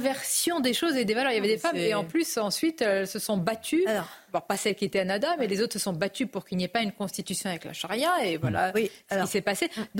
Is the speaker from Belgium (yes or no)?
no; Tunisia; born there; j'ai la double nationalité, je suis née aussi en Tunisie.